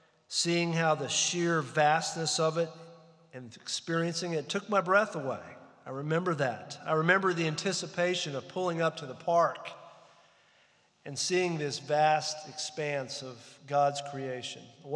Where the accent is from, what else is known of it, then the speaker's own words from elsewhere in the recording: New Mexico, United States; born there; One place was where I was born in New Mexico. I'd never seen where I was born.